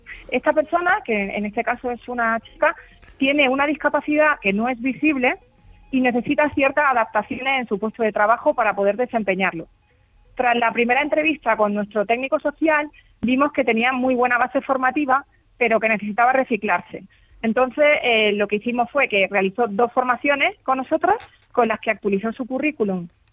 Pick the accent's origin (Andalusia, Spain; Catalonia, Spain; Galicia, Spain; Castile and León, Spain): Andalusia, Spain; Almería; moved away; yo vengo de Almería, hace muchos años que salí de allí, aunque siempre vuelvo cada año en las fechas señaladas, ya sabéis, Navidad, Semana Santa, etcétera, ¿no? Y llevo Almería en mi corazón y por ende Andalucía entera.